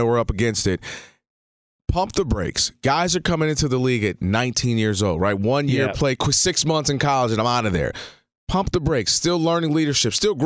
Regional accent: Michigan, United States; A lot of folks in Atlanta are like my sister. We're from Michigan originally.

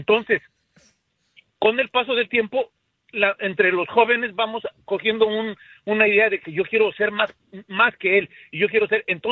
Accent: Mexico City, Mexico; Mira, yo fui criado en el Distrito Federal.

